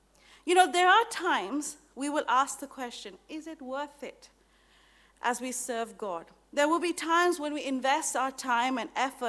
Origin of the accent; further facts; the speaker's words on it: India; I come from India